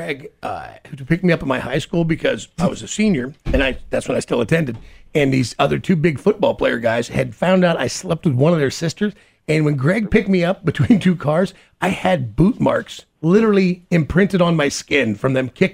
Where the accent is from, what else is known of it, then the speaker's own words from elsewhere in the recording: Kansas, United States; Yeah, but, you know, I'm from Kansas. We're fine.